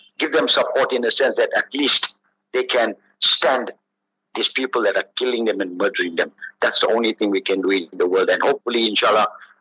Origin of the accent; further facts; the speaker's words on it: South Africa; I'm a South African. I'm an African. Me, I'll die here in the soil here in South Africa.